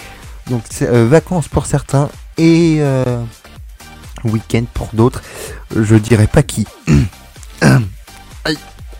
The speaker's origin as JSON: {"language": "French", "country": "France", "said": "Je suis impartial. Je suis français, voilà."}